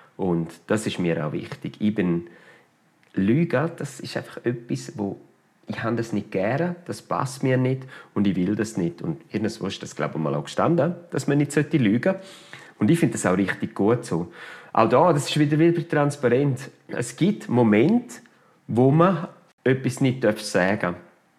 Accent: Chur, Graubünden, Switzerland; accent: Bündner dialect; Man hört es meinem Bündner Dialekt an. Ich bin von da, ich bin von Chur.

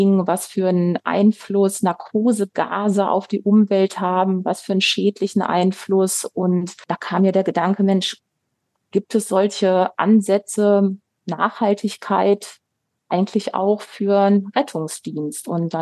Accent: Bielefeld, North Rhine-Westphalia, Germany; Ich komme aus der Stadt, die es gar nicht gibt, nämlich Bielefeld.

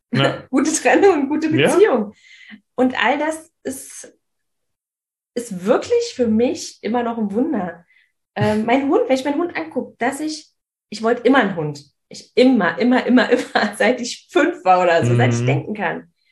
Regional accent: Berlin, Germany; ich bin in Marzahn aufgewachsen.

